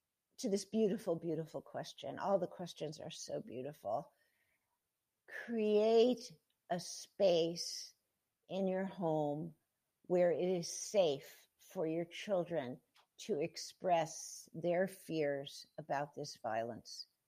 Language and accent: English; New York, United States; born there; I don't come from a farming background. I was born in the Bronx, New York, kind of the opposite of farming.